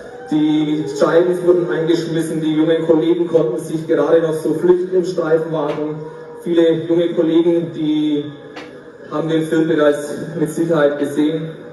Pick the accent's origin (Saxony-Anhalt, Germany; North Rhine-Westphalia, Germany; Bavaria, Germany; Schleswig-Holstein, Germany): Bavaria, Germany; accent: Middle Franconian; Falls ab und zu mal meine mittelfränkische Mundart ein bisschen durchschlägt, ich bitte das zu verzeihen.